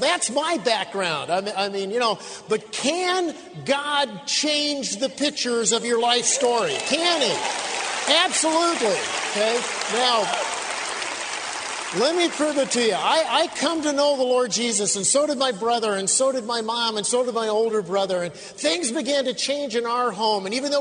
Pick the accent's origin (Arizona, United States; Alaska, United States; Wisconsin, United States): Arizona, United States; Scottsdale; I grew up in Scottsdale, Arizona.